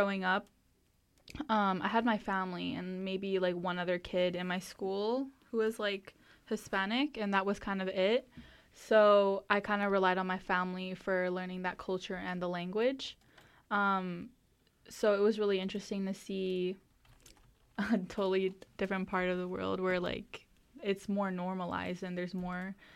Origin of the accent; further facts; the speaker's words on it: Canada; I have family from both Nicaragua and Spain, but I was, like, born and raised in Canada, but, like, obviously my family, you know, they're Hispanic. I have lived with that culture, that language. Thankfully I learned that language. I have that as my second language.